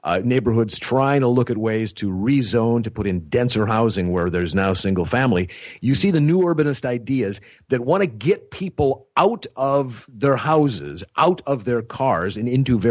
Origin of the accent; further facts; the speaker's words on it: Fargo, North Dakota, United States; I grew up in Fargo, North Dakota, which had 50,000 people, which some people probably regard as you know, as small town America.